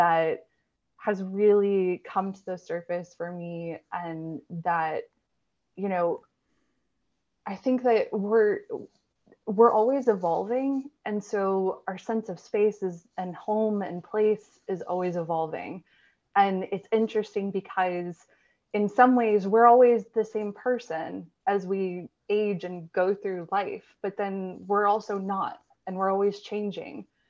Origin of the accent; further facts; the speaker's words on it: Dallas, Texas, United States; also born or lived in Austin; now in Bay Area, United States; And I'm from Texas originally, I'm from Dallas, and I had a lot of emotion moving back here.